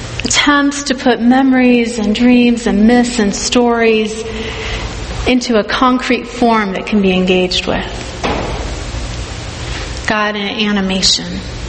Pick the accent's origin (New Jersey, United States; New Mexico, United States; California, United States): California, United States; And growing up in California, this was a really big part of my historical identity.